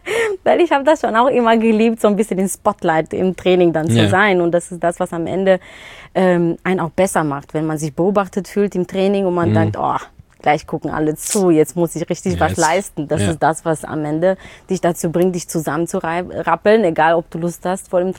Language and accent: German; Paderborn, North Rhine-Westphalia, Germany; Ja, wir kommen aus Paderborn